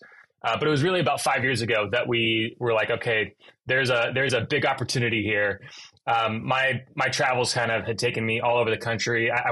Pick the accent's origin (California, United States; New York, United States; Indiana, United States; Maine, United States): Indiana, United States; West Lafayette; But I was born here in the Midwest. I grew up in West Lafayette, where Purdue University is.